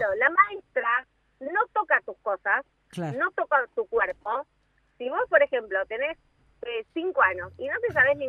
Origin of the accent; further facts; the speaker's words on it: Argentina; somos argentinos